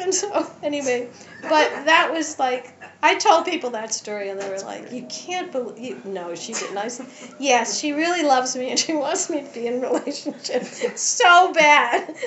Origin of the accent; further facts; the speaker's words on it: New England, United States; because, you know, I'm from New England, and we have manners, and you don't do that to people.